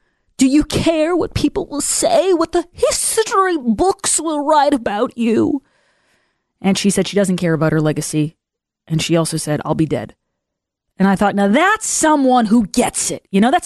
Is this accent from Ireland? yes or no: yes; Ireland; I'm an Irish person. I have Irish blood and I'm a white woman.